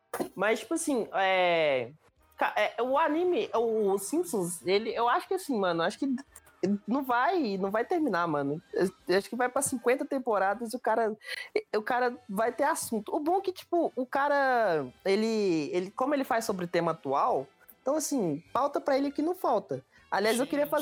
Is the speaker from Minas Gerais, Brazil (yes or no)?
yes; Belo Horizonte, Minas Gerais, Brazil; Eu e o Chassa somos de BH